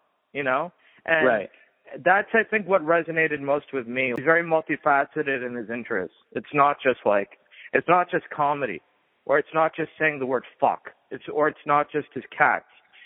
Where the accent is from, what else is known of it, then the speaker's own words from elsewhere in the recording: Cambridge, Massachusetts, United States; I was raised in Harvard Square. And I remember going there, you know, my family had a business.